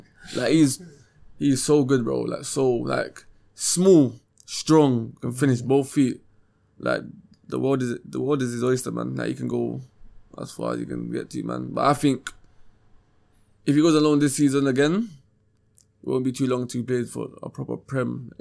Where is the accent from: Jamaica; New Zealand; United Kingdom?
Jamaica; Just because I come up from Jamaica, I'm on the bashment.